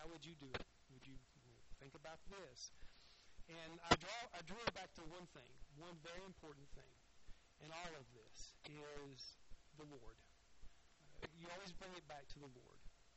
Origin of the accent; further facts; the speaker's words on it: the South, United States; And so, growing up in the South, there was a phrase that I heard a lot